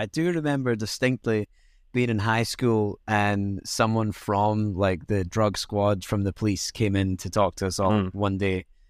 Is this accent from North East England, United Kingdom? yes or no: no; Scotland, United Kingdom; Yeah, growing up in Scotland was weird